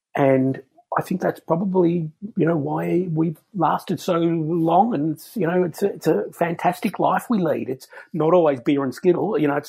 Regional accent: Melbourne, Victoria, Australia; I'm born and raised in Melbourne and have always been here, as has my wife.

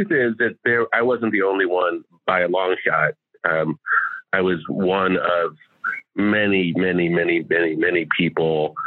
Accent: Chicago, Illinois, United States; I grew up in a house that I grew up in Chicago.

